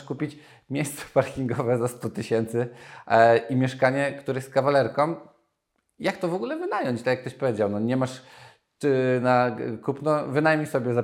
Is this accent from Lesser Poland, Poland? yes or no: yes; Nowy Sącz, Lesser Poland, Poland; to ludzie, skąd pochodzę, z Nowego Sącza, na najniższych krajowych gdzieś sobie budowali dom